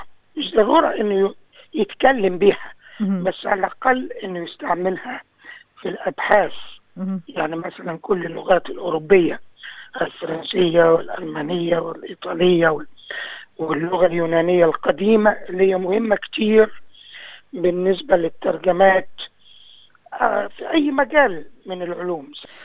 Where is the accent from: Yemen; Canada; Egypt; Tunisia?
Egypt; moved away as an adult; now in United Kingdom; أنا مصري خريج جامعة عين شمس في القاهرة في الستينات من القرن الماضي